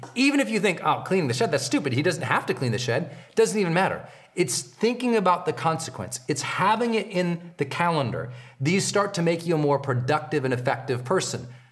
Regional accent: Montana, United States; but I'm from Montana where there are farm animals and other animals that would live in the shed that I didn't want to deal with.

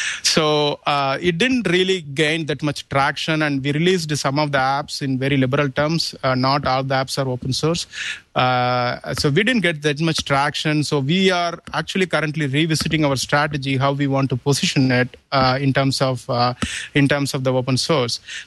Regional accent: Chicago, Illinois, United States; and most of our team is in Texas, United States, and I'm from Chicago.

